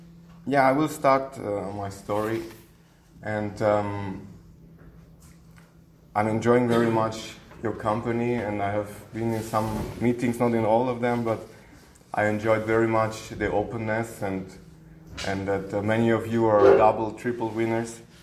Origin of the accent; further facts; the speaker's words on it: Malaga, Andalusia, Spain; also born or lived in Vienna, Austria; I'm born in Austria, Vienna, but we moved to Spain. I grew up in Spain, in Malaga.